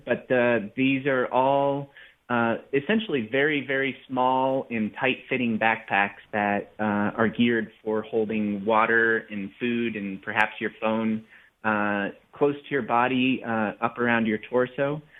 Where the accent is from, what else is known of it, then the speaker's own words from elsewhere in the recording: Rocky Mountains, United States; I got into trail running because I grew up in the Rockies.